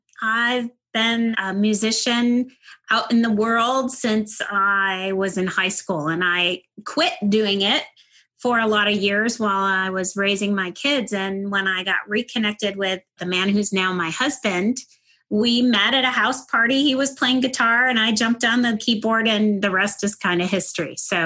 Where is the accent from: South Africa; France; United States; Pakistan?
United States; Northeast; Growing up in the Northeast, everything was pedal to the metal all the time.